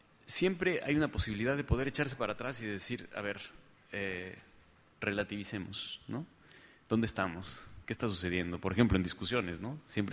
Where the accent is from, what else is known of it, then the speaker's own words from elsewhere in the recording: Guadalajara, Jalisco, Mexico; como tapatío y como aquí estamos en una ciudad que no es una capital, ¿no? Vamos, no es una capital de un país